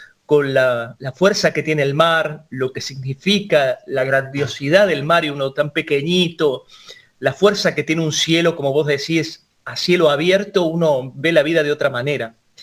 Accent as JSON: {"language": "Spanish", "region": "Córdoba", "country": "Argentina", "moved": "yes", "lives_now": "Buenos Aires, Argentina", "said": "En Córdoba capital, y vine en el año 91 a vivir a Buenos Aires."}